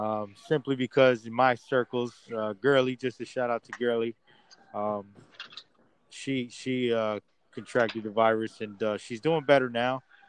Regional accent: New Jersey, United States; We're from Jersey, as you guys already know. Then the other thing would be is that. We love the hot dogs in Jersey, and the hot dogs are freaking amazing.

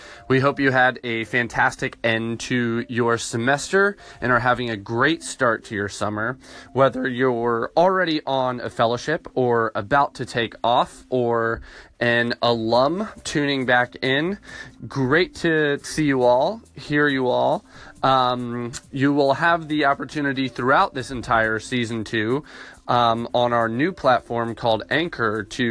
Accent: Virginia, United States; I grew up in Virginia, wound up going to Georgia for college at Emory University

